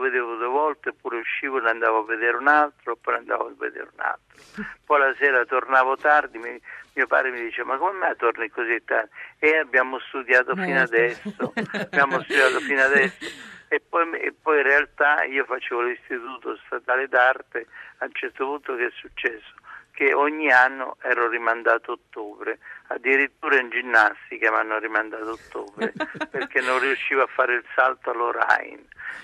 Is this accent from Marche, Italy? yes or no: yes; Macerata, Marche, Italy; Io sono nato nelle Marche, a Macerata, e io andavo sempre al cinema al pomeriggio.